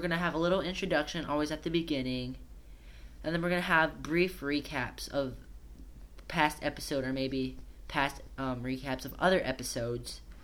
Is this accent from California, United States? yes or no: no; Hawaii, United States; since I am from Hawaii, I kind of know where a lot of places they film flashbacks and stuff are from.